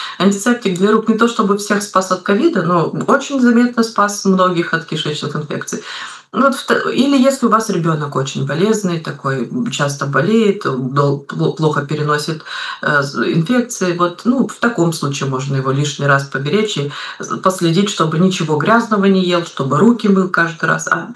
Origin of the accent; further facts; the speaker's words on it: Kazakhstan; я из Казахстана